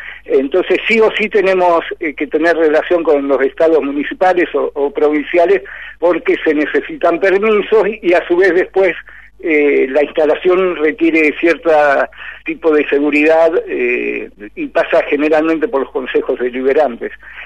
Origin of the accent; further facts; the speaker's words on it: Buenos Aires, Argentina; Imagínate también de que mayoritariamente somos de Buenos Aires